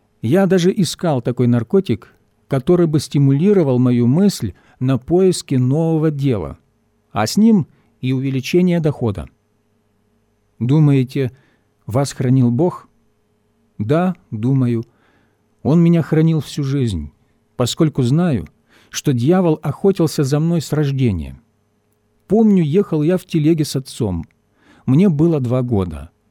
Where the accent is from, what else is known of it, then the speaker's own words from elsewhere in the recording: Rostov, Rostov Oblast, Russia; Просто я из Ростова.